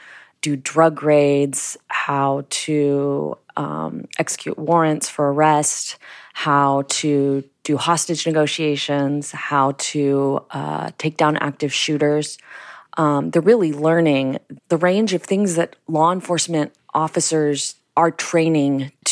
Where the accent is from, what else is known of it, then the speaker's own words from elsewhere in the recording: Texas, United States; I am originally from Texas, and I was at a high school on the border near Laredo, Texas.